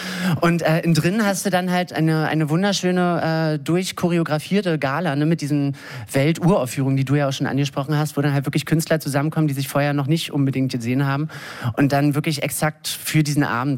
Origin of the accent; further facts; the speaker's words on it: Berlin, Germany; ich komme tatsächlich aus Berlin, ne?